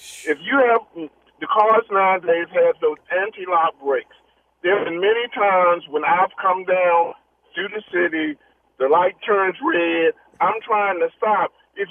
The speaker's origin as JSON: {"language": "English", "town": "Baltimore", "region": "Maryland", "country": "United States", "tie": "born or raised there", "said": "As I grew up in Baltimore City, and I got my bicycle."}